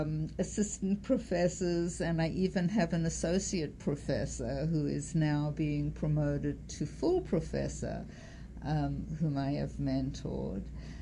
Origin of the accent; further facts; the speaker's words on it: Cape Town, Western Cape, South Africa; now in United States; So yes, I was born and raised in Cape Town.